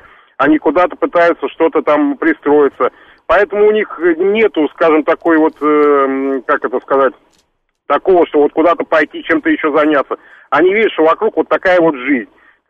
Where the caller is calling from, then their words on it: Moscow, Russia; Я звоню вам из Москвы.